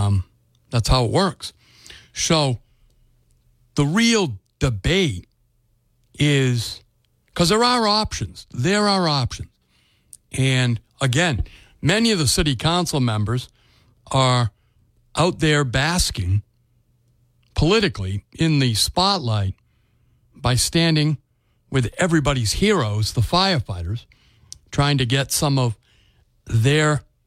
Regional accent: United States; I'm an Irishman by ethnicity, American of Irish descent.

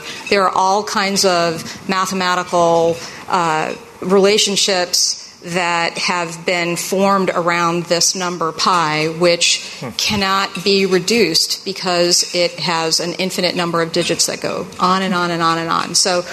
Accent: Detroit, Michigan, United States; Okay, so I grew up in Detroit. And I grew up in the city in Detroit.

